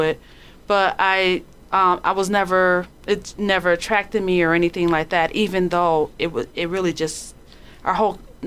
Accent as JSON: {"language": "English", "town": "Detroit", "region": "Michigan", "country": "United States", "tie": "born or raised there", "said": "And growing up in Detroit, it really got to the point where there were just literally crack houses all around our neighborhood."}